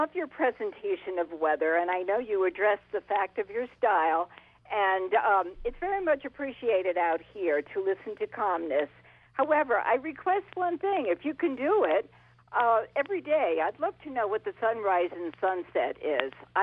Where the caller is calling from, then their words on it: Conesville, New York, United States; From Conesville, which is in Schoharie County.